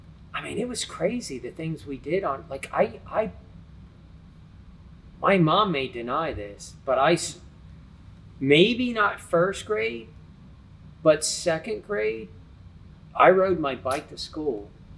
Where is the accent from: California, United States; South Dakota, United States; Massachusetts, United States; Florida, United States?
Florida, United States; Miami; So I grew up in Miami. So wasn't Adam Walsh in Miami or yes.